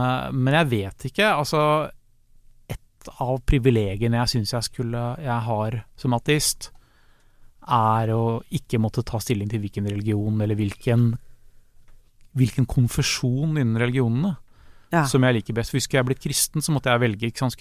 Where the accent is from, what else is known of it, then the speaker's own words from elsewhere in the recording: Oslo, Norway; jeg vokste opp på Holmlia, hvor konformiteten var ekstrem, eller hvor det var veldig, veldig sånn at du skulle være som alle andre.